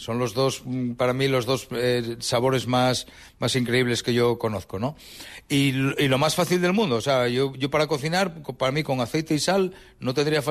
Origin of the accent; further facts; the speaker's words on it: Asturias, Spain; yo soy un asturiano por los cuatro costados, pero con un alma, como siempre digo, andaluza